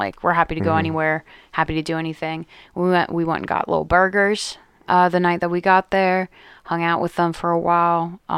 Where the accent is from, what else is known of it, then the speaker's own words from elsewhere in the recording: San Francisco, California, United States; now in Pittsburgh, United States; people that I talk to in Pittsburgh now, you know, they'll, you know, when I meet them and I'm like, I'm from San Francisco, blah, blah, blah.